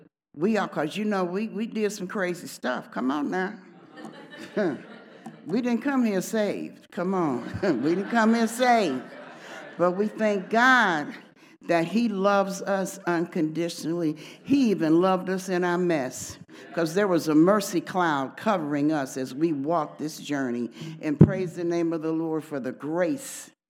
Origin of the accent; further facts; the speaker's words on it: Chicago, Illinois, United States; And we're from Chicago, and I'm in a women's ministry that has 31 women.